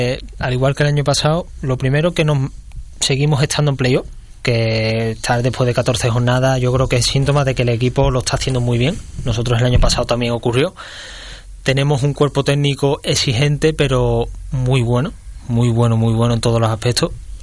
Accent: Andalusia, Spain; Yo creo que no soy el típico andaluz de contar chistes ni nada de eso

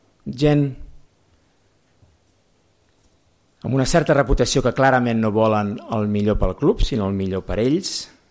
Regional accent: Sabadell, Catalonia, Spain; perquè jo sóc de Sabadell

